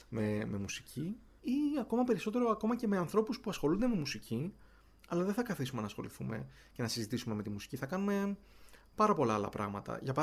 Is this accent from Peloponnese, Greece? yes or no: no; Thessaloniki, Central Macedonia, Greece; now in Vienna, Austria; Ως Θεσσαλονικιός μεγάλωσα με τον Ερωτικό